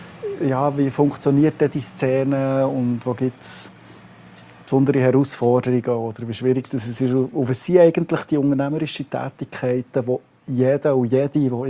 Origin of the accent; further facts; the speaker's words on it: Bern, Switzerland; Gerade als Berner ist das immer wieder frustrierend.